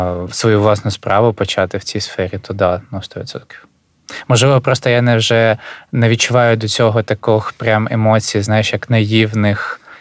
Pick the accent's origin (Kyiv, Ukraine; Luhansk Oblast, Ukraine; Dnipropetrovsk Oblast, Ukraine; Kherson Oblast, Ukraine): Luhansk Oblast, Ukraine; Luhansk; Напевно, я з Луганська